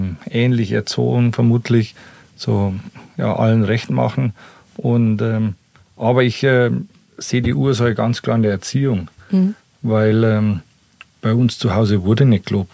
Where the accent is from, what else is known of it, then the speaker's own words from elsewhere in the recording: Bavaria, Germany; bei uns in Niederbayern